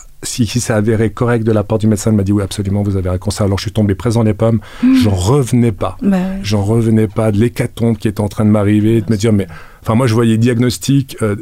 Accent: Valais, Switzerland; now in Geneva, Switzerland; j'ai 51 ans. En fait, je suis valaisan. Ça fait à peu près 29 ans que j'habite Genève.

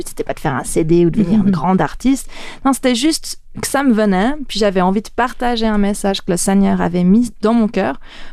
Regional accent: Collonges-sur-Salève, Auvergne-Rhône-Alpes, France; dans l'église où j'ai grandi, à Collonges-sur-Salève

